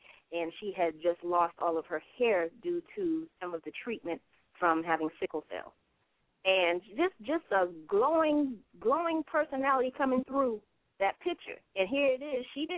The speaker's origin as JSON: {"language": "English", "region": "South Carolina", "country": "United States", "tie": "born or raised there", "accent": "Geechee", "said": "And I know growing up, I fell right in the middle. Either I was not Geechee enough for some people"}